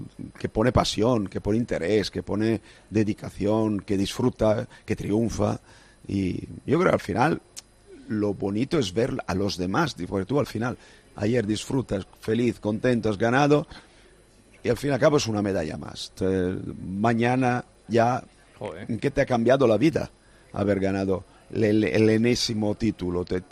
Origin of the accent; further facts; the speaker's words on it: Brescia, Lombardy, Italy; Spanish is a second language; also born or lived in Marbella, Spain; cuando me dicen, yo soy de Brescia y soy de Marbella. Ese es esos son mis sentimientos de pertenecer.